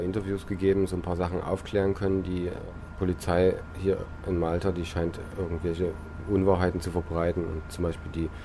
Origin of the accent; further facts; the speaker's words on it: East Germany, Germany; Also komme aus der DDR, sozusagen gebürtiger DDR-Bürger, und ich habe gesehen, wie so ein System zusammenbricht